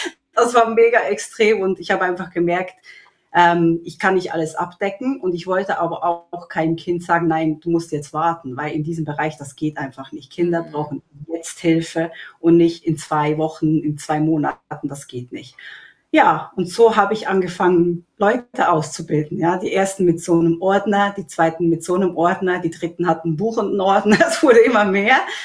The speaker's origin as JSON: {"language": "German", "country": "Switzerland", "said": "ich komme aus der Schweiz"}